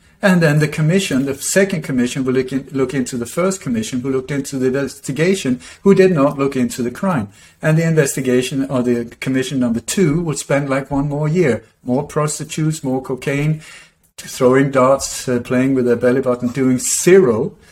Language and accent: English; Sweden; English is a second language; also born or lived in Denmark; I was born in Denmark, grew up in Sweden.